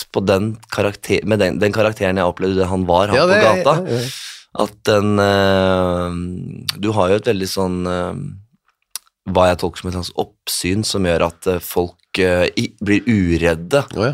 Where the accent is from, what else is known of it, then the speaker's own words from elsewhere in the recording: Skien, Telemark, Norway; Hjemme i Skien der.